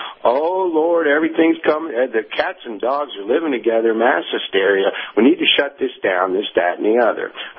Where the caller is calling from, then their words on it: Tennessee, United States; Hey, good morning, gentlemen. This is … in East Tennessee.